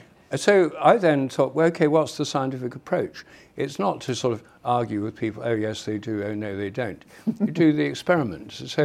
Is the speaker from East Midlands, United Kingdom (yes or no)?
yes; Newark-on-Trent, East Midlands, United Kingdom; That was a neighbour of mine in my hometown, Newark-on-Trent, in Nottinghamshire.